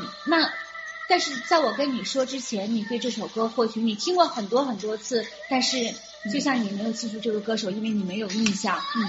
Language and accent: Chinese; Qiqihar, Heilongjiang, China; 劳动湖就是我家乡一个非常著名的景点，我想齐齐哈尔人都知道。我从小父母就带我去那个湖边玩耍。